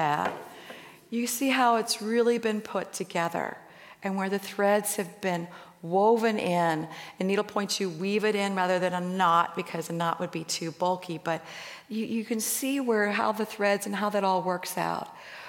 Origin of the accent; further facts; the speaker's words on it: Missouri, United States; now in Indiana, United States; I grew up in Missouri. We went from winter to summer. I didn't know what spring and fall were until I moved to Indiana.